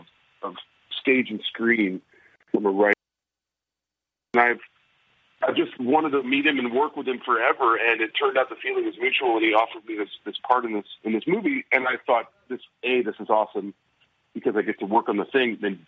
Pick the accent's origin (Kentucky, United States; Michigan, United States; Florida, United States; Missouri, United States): Missouri, United States; St. Louis; Now, I'm not from Illinois. I'm from St. Louis, but there's a friendly rivalry